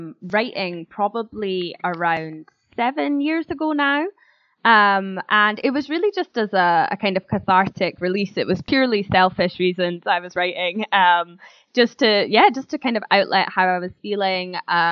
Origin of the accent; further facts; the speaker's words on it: Scotland, United Kingdom; growing up in Scotland, you just get force-fed this kind of old Scottish white man poetry.